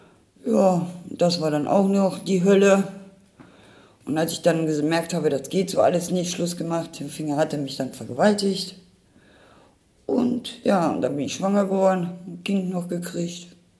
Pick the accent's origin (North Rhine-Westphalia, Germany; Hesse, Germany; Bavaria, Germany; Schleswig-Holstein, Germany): North Rhine-Westphalia, Germany; Düsseldorf; Ich bin in Düsseldorf zu groß geworden.